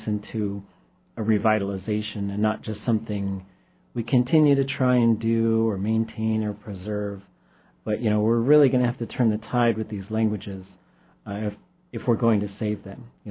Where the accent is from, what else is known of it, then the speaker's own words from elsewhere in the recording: Alaska, United States; I am … from the Chilkoot area